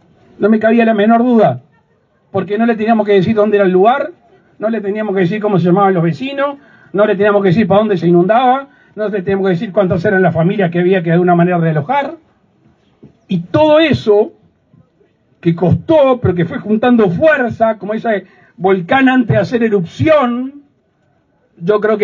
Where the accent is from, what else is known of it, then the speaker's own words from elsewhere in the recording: Uruguay; nos jactamos como uruguayos